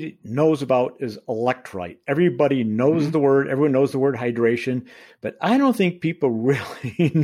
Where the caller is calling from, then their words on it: Boulder, Colorado, United States; I'm speaking from Boulder, Colorado, which you might have heard of because, tragically, we made the news yesterday.